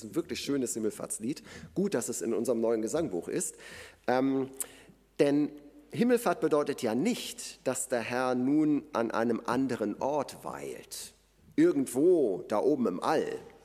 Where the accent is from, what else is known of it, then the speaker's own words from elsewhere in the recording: Korbach, Hesse, Germany; Mein Vater hatte den ganzen Tag irgendein Neubaugebiet in Korbach, wo ich herkomme, vermessen.